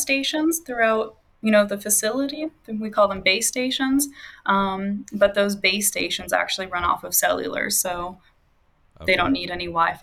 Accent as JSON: {"language": "English", "country": "Austria", "also_born_or_lived": "United States", "said": "So I'm originally from Austria, but was also raised a little bit in the U.S. and spent a lot of years moving back and forth."}